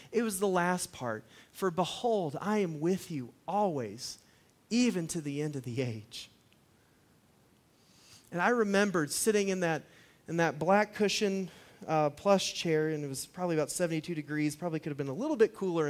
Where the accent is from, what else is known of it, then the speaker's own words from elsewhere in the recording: Colorado, United States; also born or lived in Alaska; When I was growing up in Colorado and Alaska, we had a camper, and we went camping a lot.